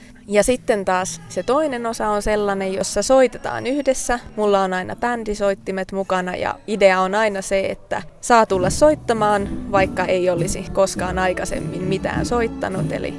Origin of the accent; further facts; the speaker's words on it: Orivesi, Pirkanmaa, Finland; also born or lived in Helsinki; Ja olen Orivedeltä kotoisin, mutta Helsingistä muutin tänne.